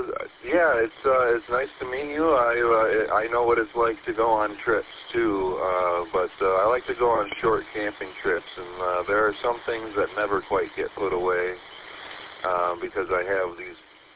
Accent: Saginaw, Michigan, United States; I'm from Saginaw, coming at you from the Saginaw of your repeaters there.

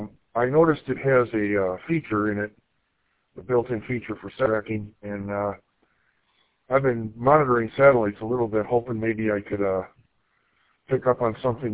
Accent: Gladwin, Michigan, United States; I'm from Gladwin here, from an HD.

